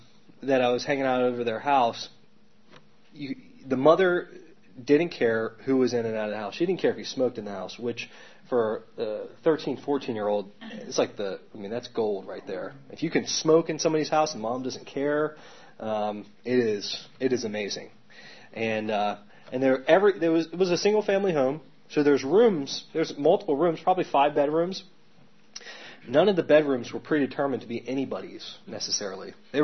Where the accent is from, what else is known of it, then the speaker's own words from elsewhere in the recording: the South, United States; You know, I grew up in the South.